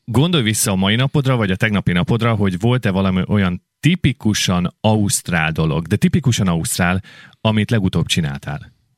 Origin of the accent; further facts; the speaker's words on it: Kecel, Bács-Kiskun, Hungary; ez az én szülővárosom Kecel